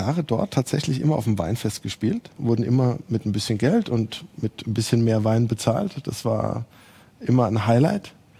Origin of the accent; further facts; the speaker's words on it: Worms, Rhineland-Palatinate, Germany; Aber ich bin Rheinhesse. Ich komme aus Worms.